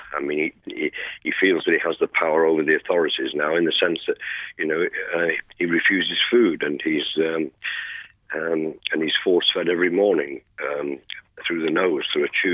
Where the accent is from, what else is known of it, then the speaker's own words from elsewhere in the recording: Manchester, North West England, United Kingdom; I was brought up in Gorton in Manchester, in the area where he and Hindley embarked on their crimes